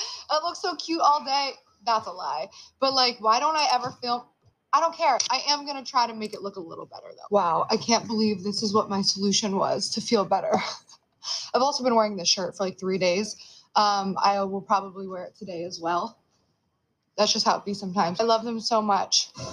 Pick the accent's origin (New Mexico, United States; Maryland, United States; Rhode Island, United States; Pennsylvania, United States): Pennsylvania, United States; New Castle; as a young girl growing up in Newcastle, Pennsylvania, with no money and no resources and no connections and nobody inspiring me, telling me that I could do these things in this small town